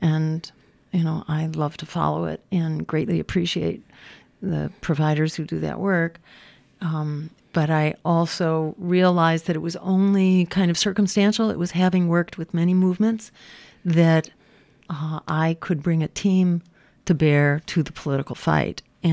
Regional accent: Massachusetts, United States; the Democratic Party in my home state of Massachusetts decided that they were going to repeal the campaign finance reform

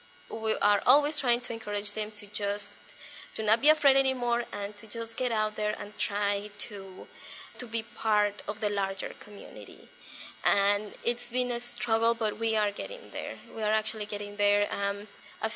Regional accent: Newberg, Oregon, United States; I'm from Newburgh, Oregon, and I am 29 years old.

